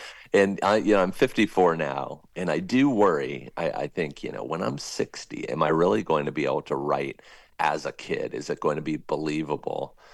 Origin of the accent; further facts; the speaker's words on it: Fort Washington, Maryland, United States; I used to just rely on my own memories of growing up in Fort Washington, Maryland.